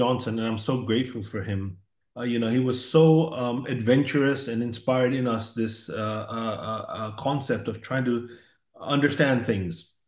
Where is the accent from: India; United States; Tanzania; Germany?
Tanzania; Bukoba, Kagera; also born or lived in Mwanza; I was born and raised in Tanzania, East Africa. I was born in a small village called Bukoba.